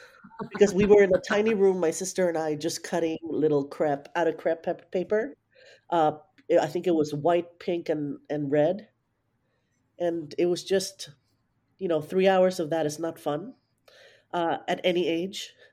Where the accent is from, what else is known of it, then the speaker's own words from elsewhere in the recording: Puerto Rico; And I grew up in Puerto Rico